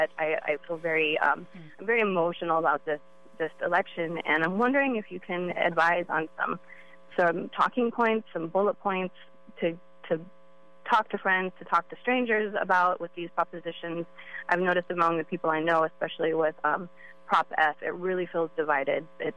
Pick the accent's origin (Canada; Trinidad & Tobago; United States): United States; San Francisco, California; I grew up in San Francisco. My husband's been here for over 20 years. So we're a part of, you know, the story of people being pushed out.